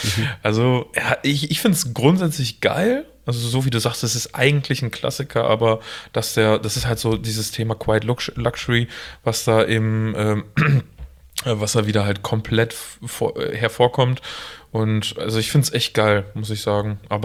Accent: Münster, North Rhine-Westphalia, Germany; Ich als Münsteraner

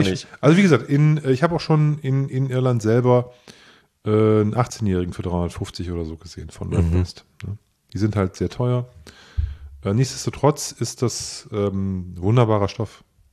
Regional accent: Osnabrück, Lower Saxony, Germany; born there; Und der lebt in meiner Geburtsstadt Osnabrück.

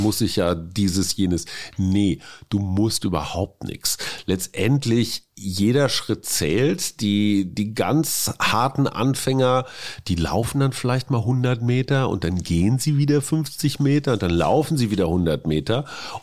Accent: Münster, North Rhine-Westphalia, Germany; Ich komme aus Münster und war nie besonders sportlich.

